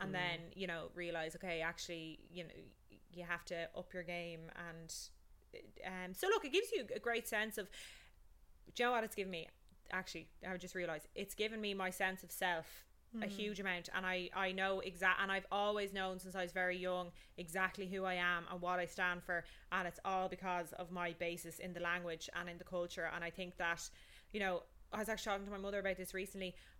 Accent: Ireland; a part of us that we feel really ashamed of as Irish people.

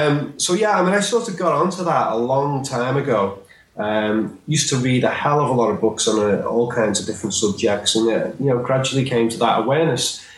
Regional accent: North West England, United Kingdom; accent: Scouse; And I have, as you can probably tell, I mean, my Scouse accent is actually quite tame compared to a lot of the accents in this city.

